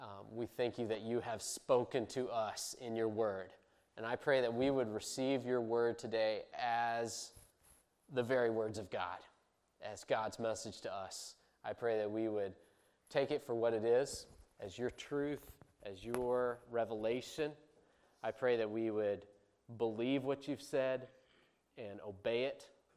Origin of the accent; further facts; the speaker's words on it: United States; I'm an American, where I am from the country, not the city.